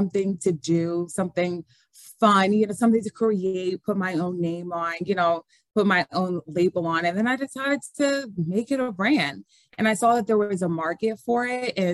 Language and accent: English; Philadelphia, Pennsylvania, United States; Oh, and Philadelphia. I can't forget my hometown.